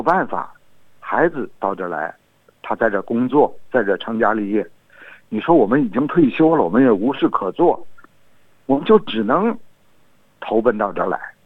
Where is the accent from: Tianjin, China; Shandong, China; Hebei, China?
Tianjin, China; 我呢是来自中国天津，我现在已经退休， … 现在住在 Red 社区的 Medibank。